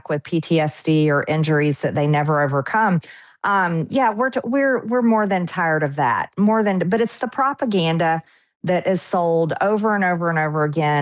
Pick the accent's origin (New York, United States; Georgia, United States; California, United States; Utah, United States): Georgia, United States; Well, I'm actually from Georgia, have born and raised, lived here my entire life.